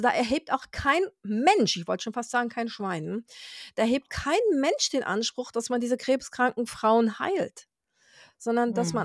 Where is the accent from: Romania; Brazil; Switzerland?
Brazil; German is a second language; Wir haben aus meiner Heimat Brasilien viele, viele Orangenölstudien.